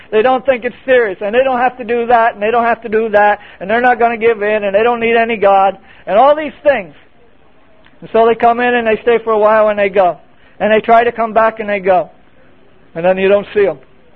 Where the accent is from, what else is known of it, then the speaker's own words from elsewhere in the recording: Pennsylvania, United States; I was able to go to my hometown in Pennsylvania.